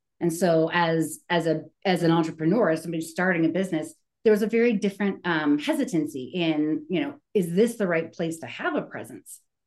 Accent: California, United States; now in Colorado, United States; I grew up in Southern California, and I am a UC Irvine legacy.

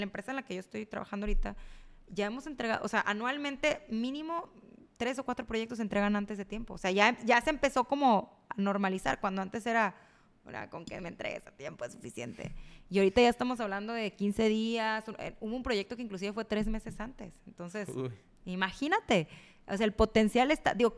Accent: Mexico; soy la primera mexicana en tener esa certificación.

